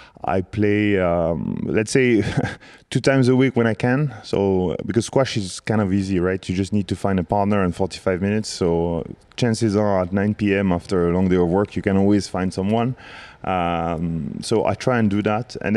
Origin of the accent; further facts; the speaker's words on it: Corsica, France; Yeah, big influence. The Tour de Corse was obviously the big event of the year for everyone, and especially for myself.